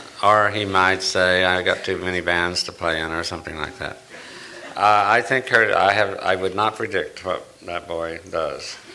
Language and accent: English; Texas, United States; now in Tucson, United States; I have a few people in my family, my hometown, the young ladies who run my bookshop. But I'm not much. I go to my hometown once a month, maybe, or something like that. Otherwise, I live in Tucson.